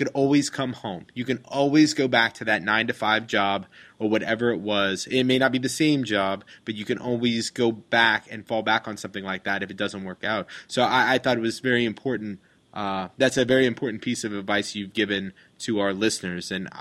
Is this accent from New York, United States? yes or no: no; Cincinnati, Ohio, United States; moved away as an adult; now in Chicago, United States; I grew up in Cincinnati, and as I was in college and everything, I decided I did not want to be in Cincinnati all the time.